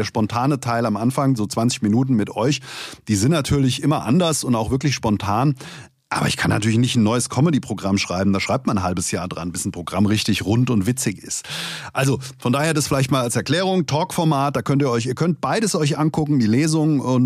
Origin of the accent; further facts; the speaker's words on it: Langen, Hesse, Germany; nicht über meine Jugend in Langen erzählen